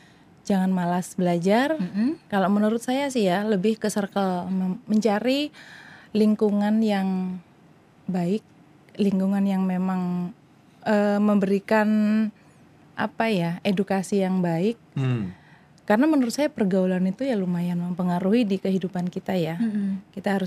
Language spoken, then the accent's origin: Indonesian; Java, Indonesia; karena kita orang Jawa ya Kak, jadi saya memakai bahasa Jawa